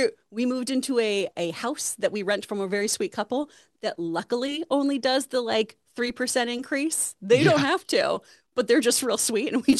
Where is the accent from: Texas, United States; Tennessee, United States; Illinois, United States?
Texas, United States; The Woodlands; accent: East Texas; I'm from Texas, so we hit that. I'm East Texas too, so I tend to talk more up in like my nose and head.